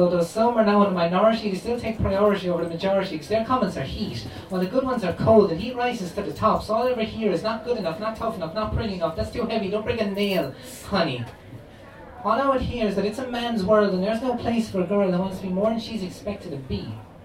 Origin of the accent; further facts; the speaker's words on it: Limerick, Munster, Ireland; we were driving back to Limerick. I'm from Limerick myself